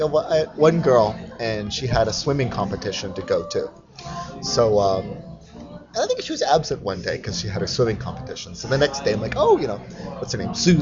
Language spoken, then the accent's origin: English; Canada; So as a Canadian, I'm like. Just a different cultural thing.